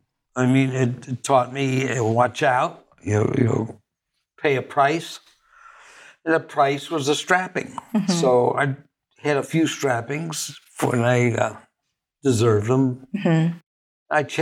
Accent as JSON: {"language": "English", "town": "Cincinnati", "region": "Ohio", "country": "United States", "tie": "born there", "said": "Well, I was born in Cincinnati, Ohio."}